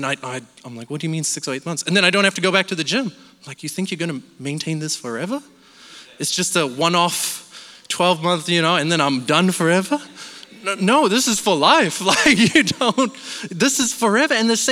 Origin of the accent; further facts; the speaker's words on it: Malaysia; I'm Malaysian, if you don't know, and we went back to Malaysia